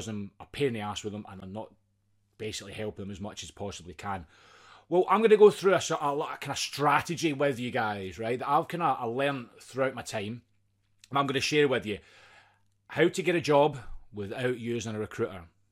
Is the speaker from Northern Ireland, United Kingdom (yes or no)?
no; Scotland, United Kingdom; accent: Scottish; I very much appreciate you taking time out and listening to my crazy Scottish accent for a few minutes.